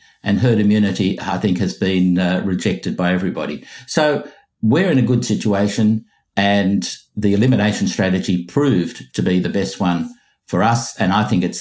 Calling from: Melbourne, Victoria, Australia; I should say that I'm speaking from Melbourne here in Australia

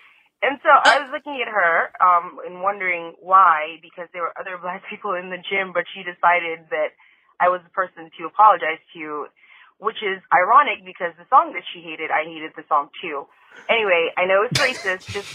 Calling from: Atlanta, Georgia, United States; I'm calling from Atlanta.

